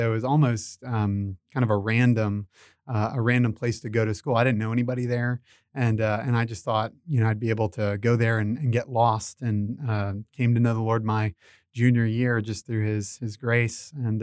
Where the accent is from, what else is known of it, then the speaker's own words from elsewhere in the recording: Florida, United States; I mean, for me, I grew up in Florida, and my parents are wonderful believers